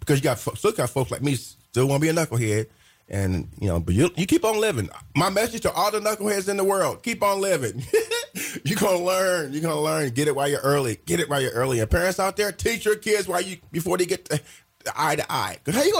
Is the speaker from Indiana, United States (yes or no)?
yes; Terre Haute, Indiana, United States; because my hometown, Terre Haute, if they had this program when I was at Wiley High School or Gersmar High School or Terre Haute Laboratory High School or even North Vigo High School during the years I was there